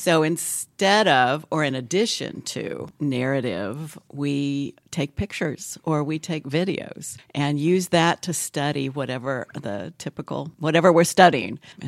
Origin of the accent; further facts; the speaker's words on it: Western United States, United States; also born or lived in Houston, United States; So I'm from west of the Mississippi.